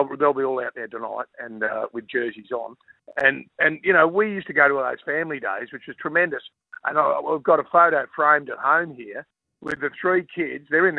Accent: Bondi, New South Wales, Australia; Well, look, I grew up in Bondi and Bondi Junction

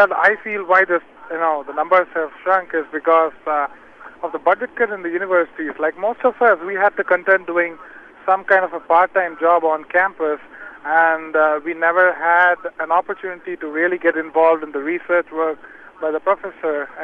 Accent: India; now in United States; I'm actually from India, and I did my master's here in the United States.

